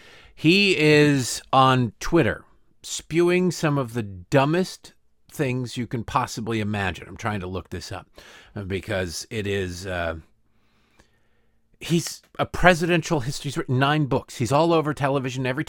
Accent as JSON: {"language": "English", "town": "Detroit", "region": "Michigan", "country": "United States", "tie": "born or raised there", "said": "I grew up in Detroit."}